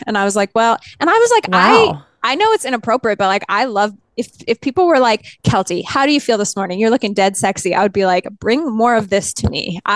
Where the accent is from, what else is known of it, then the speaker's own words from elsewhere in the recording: Canada; I grew up in Canada.